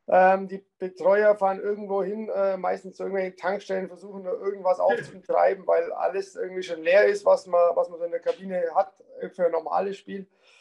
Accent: Füssen, Bavaria, Germany; In Füssen muss man einfach Schlittschuh laufen lernen.

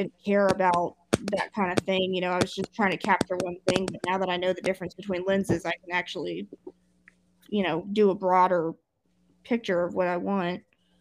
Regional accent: Scotland, United Kingdom; because I'm Scottish and I'm very into my heritage

